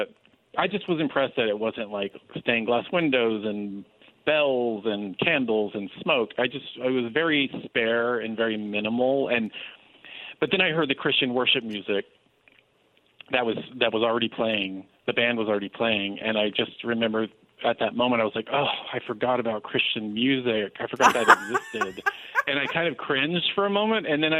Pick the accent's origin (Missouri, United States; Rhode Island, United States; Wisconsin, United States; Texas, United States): Texas, United States; Dallas; Because I grew up Catholic in Dallas. I went to Jesuit schools my whole life.